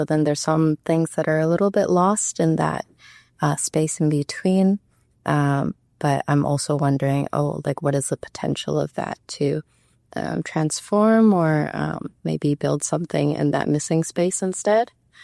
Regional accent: Canada; first language Cantonese; English is a second language; I was born and raised in Canada, but my parents are from Hong Kong, so they both speak Cantonese. I'm the first child as well, so at a very technical level, like Cantonese is my first

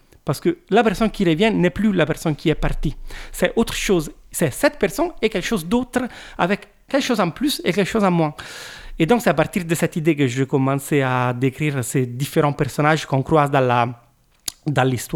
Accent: Italy; first language Italian; French is a second language; d'aller en profondeur de choses dont j'avais peur de parler dans ma langue maternelle, l'italienne. À l'époque, j'étais très timide en italien

